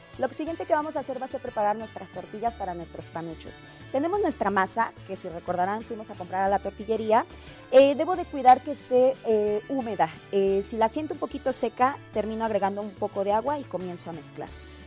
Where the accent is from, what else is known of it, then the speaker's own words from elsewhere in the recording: Mexico; como buen mexicano no puede faltar